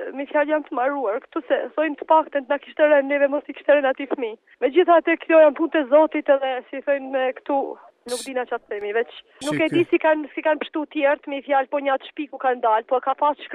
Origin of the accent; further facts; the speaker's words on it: Shkodër, Shkodër County, Albania; Ne jemi gjithë nga Shkodra, në xhabije të Shkodrës.